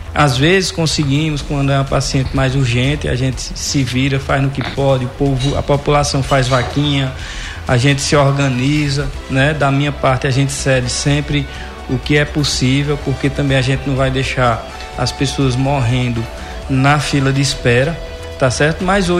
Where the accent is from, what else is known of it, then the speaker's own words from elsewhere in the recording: Ceará, Brazil; Eu sou sertanejo, sou de uma família muito humilde lá do interior do Ceará e fui criado com muita dignidade.